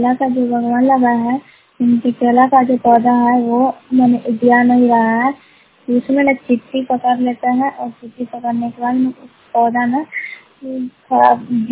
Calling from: Sahwasi, India; सहवासी पंचायत से सहवासी विभाग से बोल रही हूँ।

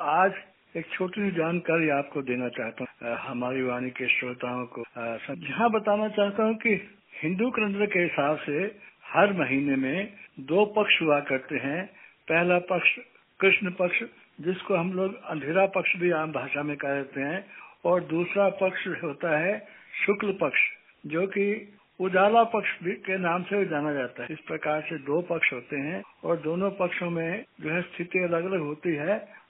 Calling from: Delhi, India; मैं दिल्ली से

